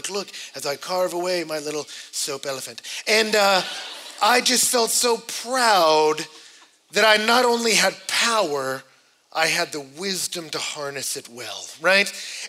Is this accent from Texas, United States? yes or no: yes; Texas, United States; I grew up in Texas, so children carrying around knives is like breathing.